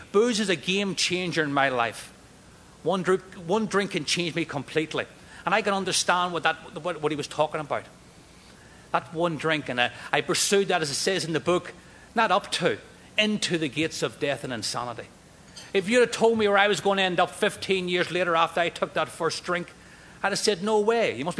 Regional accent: Northern Ireland, United Kingdom; As a kid growing up in Northern Ireland, outside of Belfast, I was irritable, discontent.

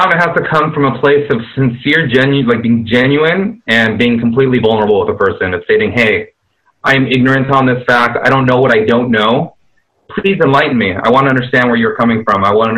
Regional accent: Mexico City, Mexico; born there; English is a second language; because I'm also Latino and I was born in Mexico City and Spanish is not my first language and I'm an immigrant to this country, but I also am a light-skinned Latino. I could pass as being white, but I am Mexican.

